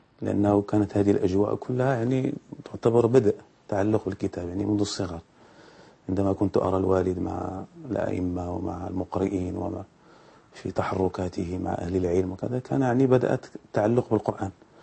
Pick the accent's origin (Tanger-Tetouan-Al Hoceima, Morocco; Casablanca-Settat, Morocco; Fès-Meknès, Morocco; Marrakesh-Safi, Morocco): Marrakesh-Safi, Morocco; Marrakesh; born there; ولدت في مراكش، مدينة مراكش وهي معروفة، في سنة 1974، لأن ولدت في أسرة طيبة مباركة